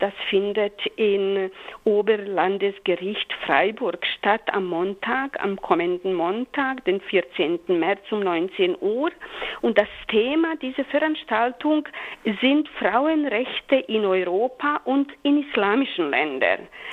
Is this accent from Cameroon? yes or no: no; Bosnia & Herzegovina; also Ex-Jugoslawien bzw. Bosnien-Herzegowina, da komme ich